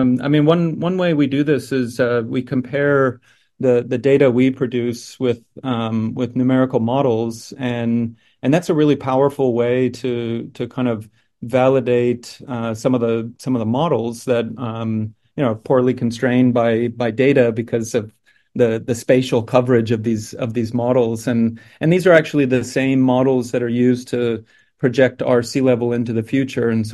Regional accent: Ohio, United States; But so where I'm from here, this close to my hometown, we're completely covered by glacial deposits from the northern hemisphere that kind of grew south, and the entire state of Ohio

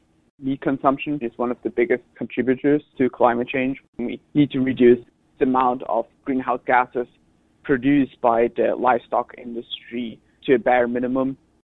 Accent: Switzerland; English is a second language; now in Redding, United States; I'm from Switzerland. I'm currently in Redding, California, and I'm 17 years old.

